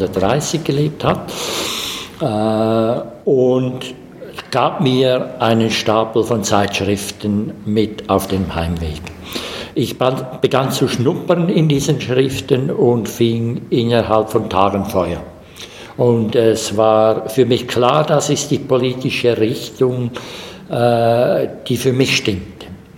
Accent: Zurich, Switzerland; Ich komme aus der Schweiz, aus der Umgebung von Zürich, bin knapp 63 Jahre alt.

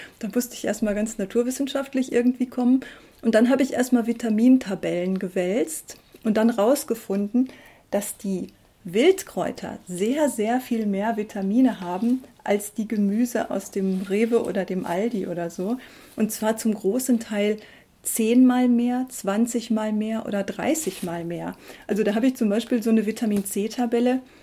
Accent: North Rhine-Westphalia, Germany; ich komme aus dem Ruhrgebiet

